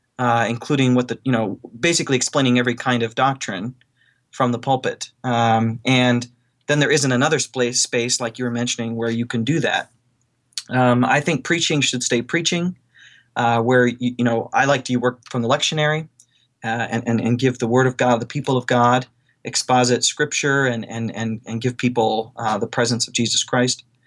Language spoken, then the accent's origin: English; Ohio, United States; I grew up in North Central Ohio. And, you know, I grew up in a place where there wasn't a lot of diversity.